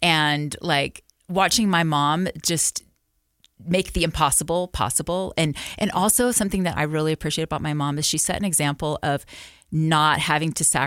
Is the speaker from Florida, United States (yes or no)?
yes; Florida, United States; I grew up in Florida. I am a seventh generation Floridian who never thought I would be living in Utah.